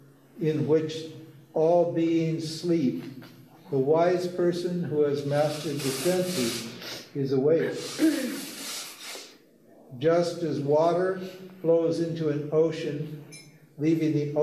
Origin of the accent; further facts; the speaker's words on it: Montana, United States; But I came from Montana. I was a fisherman and I had a small boat, a raft.